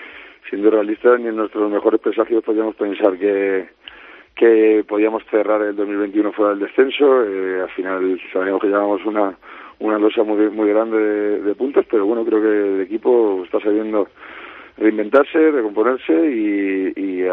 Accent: Madrid, Community of Madrid, Spain; yo por suerte soy de Madrid

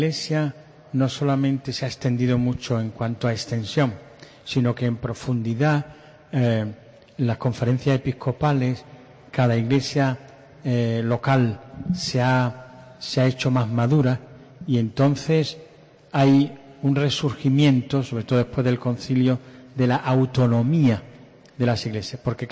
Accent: Málaga, Andalusia, Spain; la Semana Santa de Sevilla o de Málaga, de donde vengo

